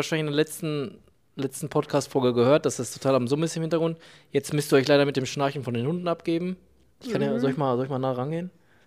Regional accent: North Rhine-Westphalia, Germany; wir kommen aus dem

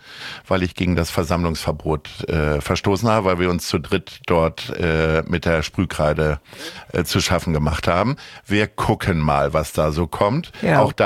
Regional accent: Lower Saxony, Germany; Naja, ich bin Niedersachse

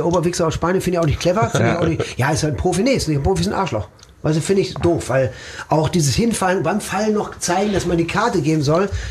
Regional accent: Herne, North Rhine-Westphalia, Germany; also born or lived in Dortmund; Ich bin in Dortmund nur geboren. Ich bin in Port groß geworden. In Herne. Ja, okay. In Van der Eickel und Herne aufgewachsen, zur Schule gegangen.

